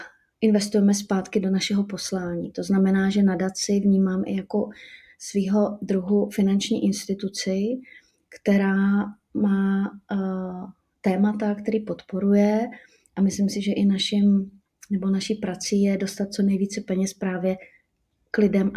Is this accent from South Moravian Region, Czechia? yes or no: no; Lužná, Central Bohemian Region, Czechia; protože pocházím z vesnice, z Lužní u Rakovníka